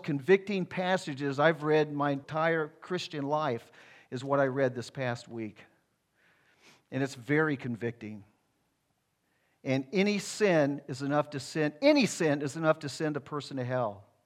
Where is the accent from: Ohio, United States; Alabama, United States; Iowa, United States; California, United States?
Alabama, United States; I'm from Alabama